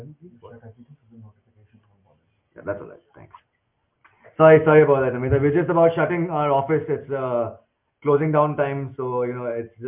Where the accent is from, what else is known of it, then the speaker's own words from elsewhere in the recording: Dubai, United Arab Emirates; moved away as an adult; also born or lived in Mumbai; So I was raised in Dubai, and I completed my schooling there before I moved to Mumbai for my higher education.